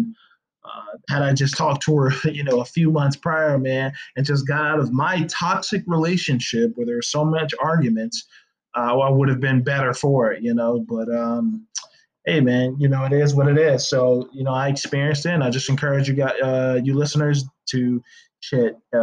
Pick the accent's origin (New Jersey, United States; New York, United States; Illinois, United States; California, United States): California, United States; Now, I am from California, but I went to college in Florida.